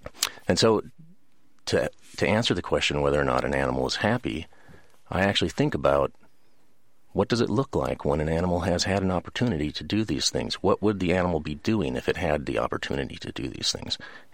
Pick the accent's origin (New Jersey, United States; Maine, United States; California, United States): California, United States; a community that I grew up in the East Bay.